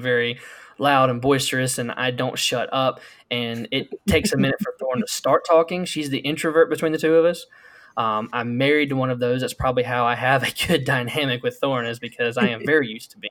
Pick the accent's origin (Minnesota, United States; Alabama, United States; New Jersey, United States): Alabama, United States; I'm from Alabama.